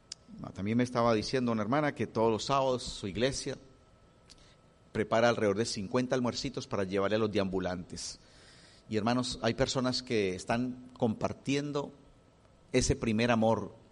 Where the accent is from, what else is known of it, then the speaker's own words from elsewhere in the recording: Colombia; Nosotros venimos del oriente de Colombia, frontera con Venezuela.